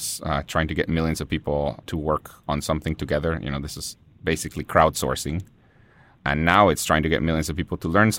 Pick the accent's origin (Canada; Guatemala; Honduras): Guatemala; Guatemala City, Guatemala Department; now in United States; Guatemala is a very poor third world country. And, you know, when I was growing up, it turns out that there was a civil war going